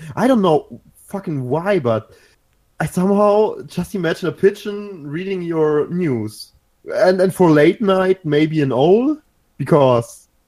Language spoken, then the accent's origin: English; Regensburg, Bavaria, Germany; now from Berlin to Regensburg to my hometown